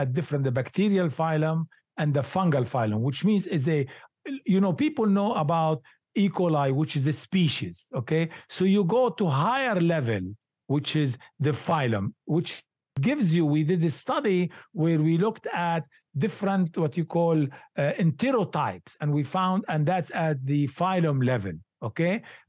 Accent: Lebanon; English is a second language; moved away; I come from Lebanon originally, so I never did yoga in Lebanon, okay?

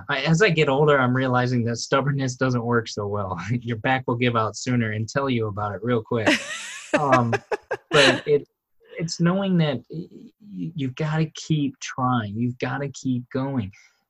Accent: Michigan, United States; I was raised in Michigan, so we would go up north

